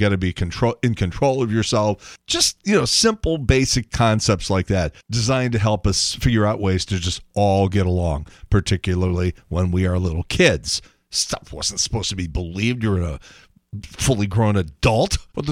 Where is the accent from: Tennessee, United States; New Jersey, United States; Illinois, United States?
Illinois, United States; Chicago; growing up in Chicago with my uncle playing on the team.